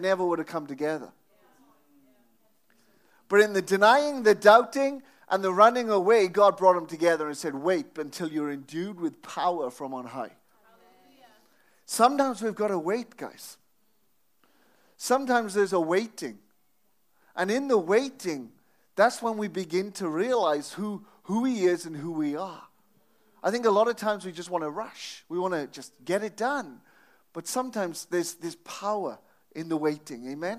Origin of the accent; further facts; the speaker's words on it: Wales, United Kingdom; I come from a land, I was going to say down under, but I don't. And I'm not from Tasmania, but I come from the land of revival. The people have said Wales.